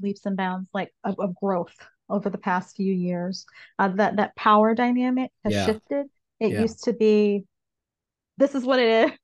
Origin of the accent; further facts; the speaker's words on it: Nebraska, United States; we were just talking, I'm from Nebraska.